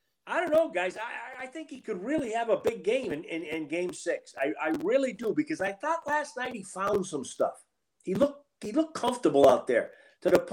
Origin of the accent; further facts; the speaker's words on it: Boston, Massachusetts, United States; Well, a lot of people know I'm from the Boston area. So the fans were not a surprise to me.